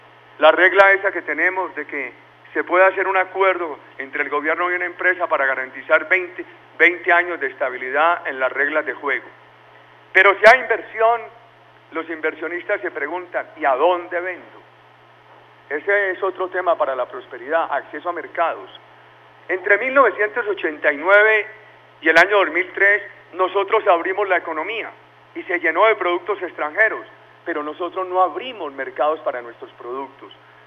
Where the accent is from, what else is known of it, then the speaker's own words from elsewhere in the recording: Colombia; Sector que tiene todo el porvenir en nuestra patria.